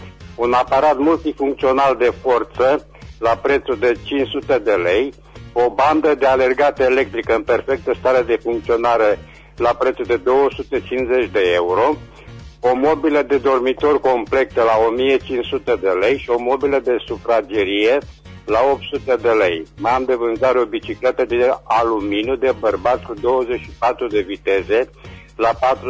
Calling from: Reșița, Caraș-Severin, Romania; că sunt din Reșița.

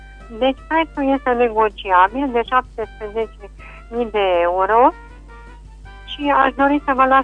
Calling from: Bocșa, Caraș-Severin, Romania; Sunt o doamnă din Bocșa care aș dori să renoiesc un anunț.

